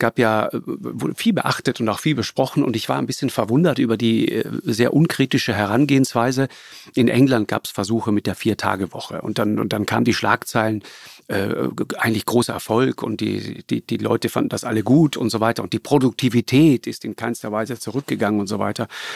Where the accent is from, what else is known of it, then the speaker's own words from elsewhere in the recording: Trentino-Alto Adige, Italy; Ich sag mal, früher bei uns in Südtirol, da hatten wir diesen Bauernkalender oder von der Raiffeisenkasse, von der örtlichen, gab es immer diesen Kalender.